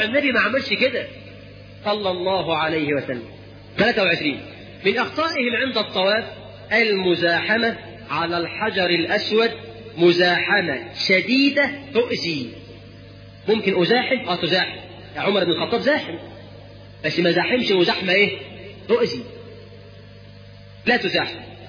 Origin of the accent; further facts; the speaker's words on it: Egypt; واحنا كمصريين يعني شفت ناس من كفر الدوار